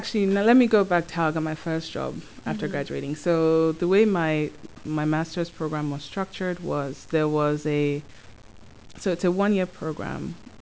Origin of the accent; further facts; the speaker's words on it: Nigeria; now in Canada; I'm from Nigeria, and I've been in PEI for over 7 years now.